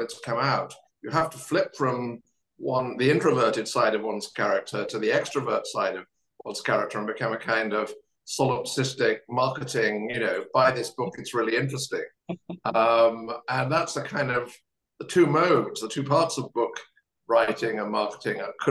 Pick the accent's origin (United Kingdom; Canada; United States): United Kingdom; England; And I'm an Englishman, so I wouldn't say that unless I meant it.